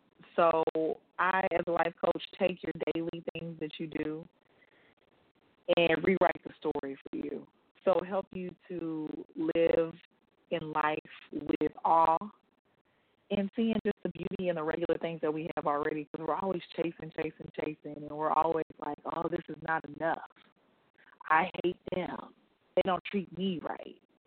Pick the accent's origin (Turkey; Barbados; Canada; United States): United States; Arlington; I'm originally from Arlington. I went to school in New Orleans at Xavier University of Louisiana, and was born in 89